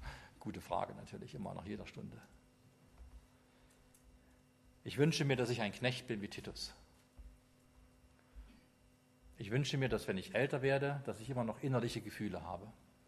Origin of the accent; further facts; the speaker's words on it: Leipzig, Saxony, Germany; Ich bin ja in einer ganz kleinen Versammlung groß geworden in Leipzig.